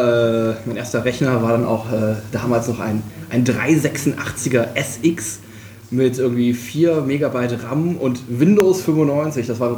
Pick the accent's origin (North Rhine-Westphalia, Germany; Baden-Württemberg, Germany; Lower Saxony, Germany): North Rhine-Westphalia, Germany; Krefeld; aufgewachsen bin ich in Krefeld. Das ist in der Nähe von Düsseldorf. Hab da auch quasi meine Kindheit verbracht und dann auch angefangen zu studieren dort.